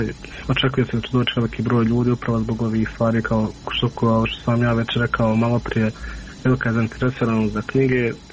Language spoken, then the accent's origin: Serbian; Miljevina, Republika Srpska, Bosnia & Herzegovina; mi smo svi gore iz Miljevine